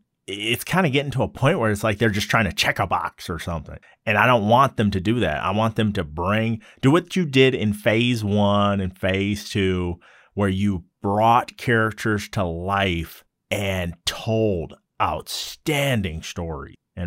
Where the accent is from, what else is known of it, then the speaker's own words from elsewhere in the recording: Michigan, United States; Even though I'm from Michigan, I'm smart.